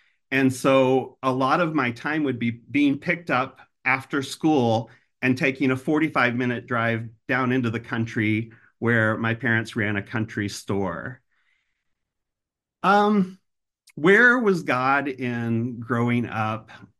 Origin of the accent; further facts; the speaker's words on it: Independence, Missouri, United States; I was born and raised in Independence.